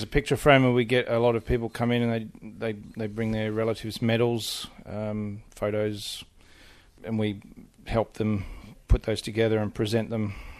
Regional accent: Australia; We're Australian, we do tha

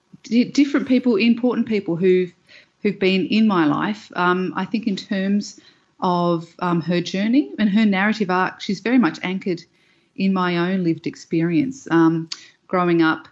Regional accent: Canberra, Australian Capital Territory, Australia; I think growing up in Canberra in the early 80s, I didn't have a lot of reference points in terms of colour.

